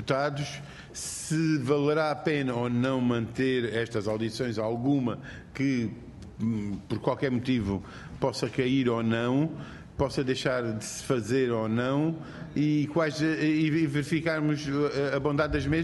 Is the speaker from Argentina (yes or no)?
no; Alentejo, Portugal; sou alentejano